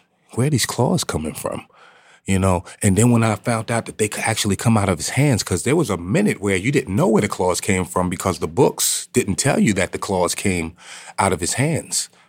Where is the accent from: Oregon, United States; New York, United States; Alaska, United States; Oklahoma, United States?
New York, United States; I grew up in Long Island. I was born in Long Island. And my start of my comic book love was in Long Island.